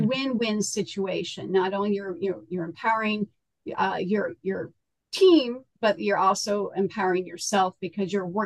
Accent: St. Louis, Missouri, United States; I'm from St. Louis, Missouri, heart of Midwest

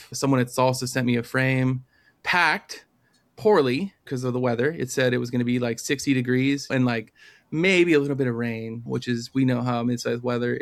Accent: East Coast, United States; And I'm from the East Coast.

